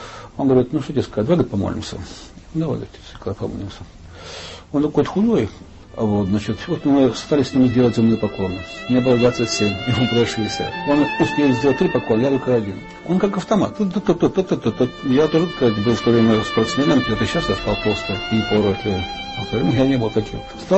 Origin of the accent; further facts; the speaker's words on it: Chelyabinsk, Chelyabinsk Oblast, Russia; Я сам из Урала, я из Челябинска, родом-то оттуда.